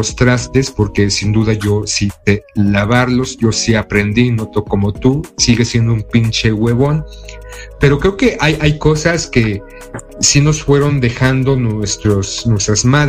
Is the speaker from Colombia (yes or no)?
no; Mexico; porque como mexicano hay que respetar a nuestras mamases